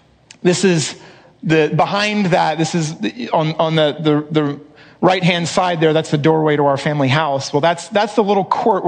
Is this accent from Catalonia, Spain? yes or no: no; Madrid, Community of Madrid, Spain; I grew up in Madrid, and I want to show you a photo of, this is our family in Madrid, circa 1994, maybe.